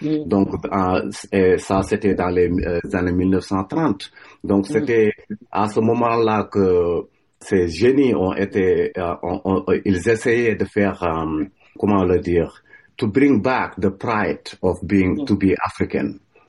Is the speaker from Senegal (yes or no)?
yes; Senegal; chez nous, au Sénégal, on a cette belief que chacun a son étoile.